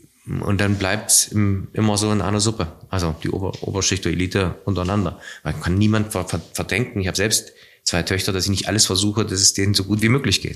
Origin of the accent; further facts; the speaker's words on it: East Germany, Germany; meine Heimat DDR.